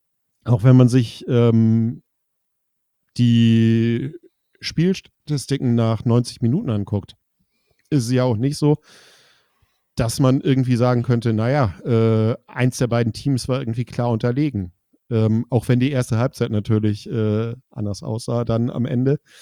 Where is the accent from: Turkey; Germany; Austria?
Germany; Kiel, Schleswig-Holstein; Also auch als Kieler musste man da dann sagen